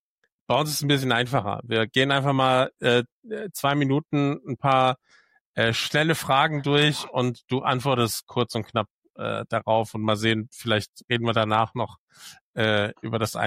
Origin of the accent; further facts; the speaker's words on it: Bavaria, Germany; Das als Bayer